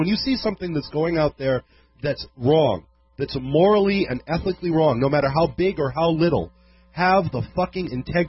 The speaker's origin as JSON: {"language": "English", "country": "Ireland", "said": "I yak. I'm an Irishman."}